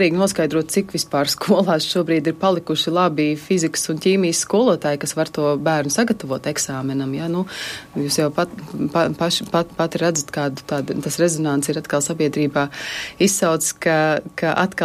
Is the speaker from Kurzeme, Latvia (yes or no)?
no; Ventspils, Courland, Latvia; Es nāku no Ventspils